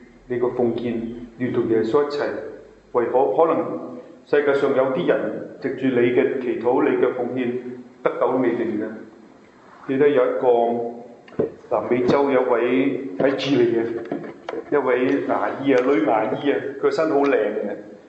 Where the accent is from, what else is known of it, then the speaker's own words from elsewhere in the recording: Hong Kong; 我香港方法，你都要你要跟住我哋香港人做嘢噶